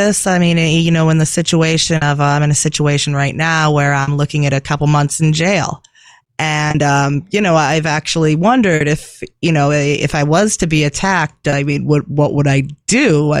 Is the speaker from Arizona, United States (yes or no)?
yes; Phoenix, Arizona, United States; Well, I'm from Phoenix myself. I moved here in the beginning of December from Phoenix, and it's certainly a lot different.